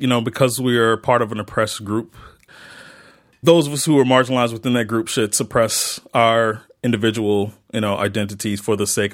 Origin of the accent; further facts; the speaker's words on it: Mississippi, United States; Tougaloo College, which is an historically black college in my home state of Mississippi